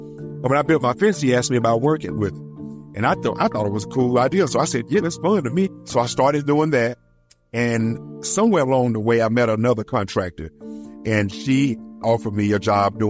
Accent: Oxford, Mississippi, United States; I was born and raised here in Oxford, Mississippi.

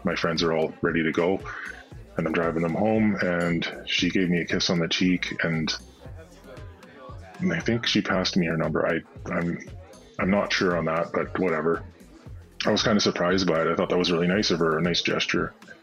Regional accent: Nanaimo, British Columbia, Canada; Yeah, originally born and raised in Nanaimo, I used to work close by to the McDonald's that she worked

